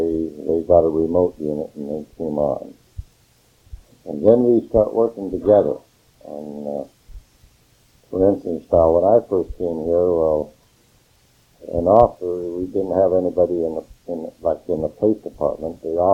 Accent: Mist, Oregon, United States; born there; But I was born just 60 miles from here. I was born in Mist, Oregon.

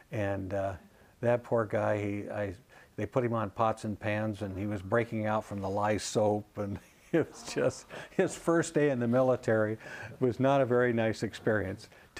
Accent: Portland, Oregon, United States; two of my my neighbor friends I grew up with in Southeast Portland also joined about that time

